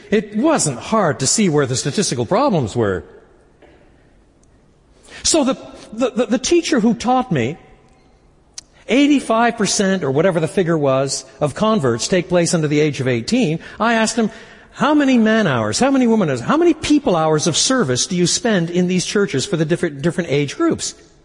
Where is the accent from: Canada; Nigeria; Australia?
Canada; Quebec; I was brought up in French Canada.